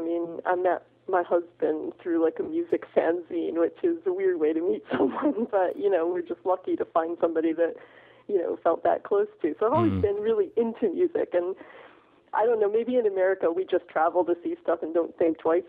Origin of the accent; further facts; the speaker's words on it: Boston, Massachusetts, United States; moved away as an adult; now in Edinburgh, United Kingdom; I grew up in Boston. I'm an avid Red Sox fan, so I don't know quite why I left, but I was stolen away by a Scotsman.